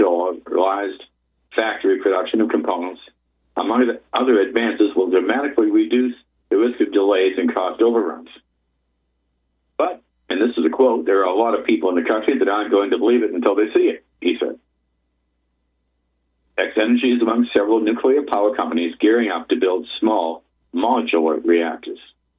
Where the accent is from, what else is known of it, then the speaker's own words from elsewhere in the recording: Massachusetts, United States; I often speak of folks in Massachusetts, my home state.